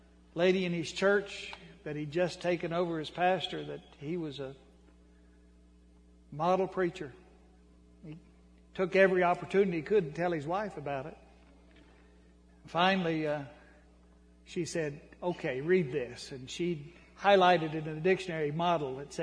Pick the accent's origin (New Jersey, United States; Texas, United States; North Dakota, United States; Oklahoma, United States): Oklahoma, United States; Dewey; also born or lived in Bartlesville; I am from Oklahoma originally. I was born in Bartlesville, raised in Dewey. Those are 50 miles north of Tulsa.